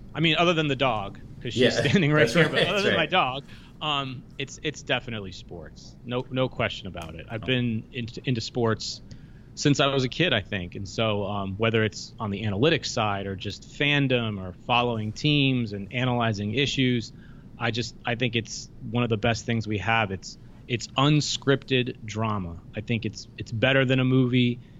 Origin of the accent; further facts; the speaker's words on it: Cranston, Rhode Island, United States; I'm originally from Rhode Island.